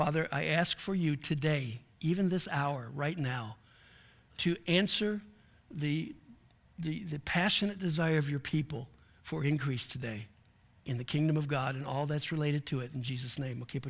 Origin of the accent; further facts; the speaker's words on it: New York, United States; We come from Western New York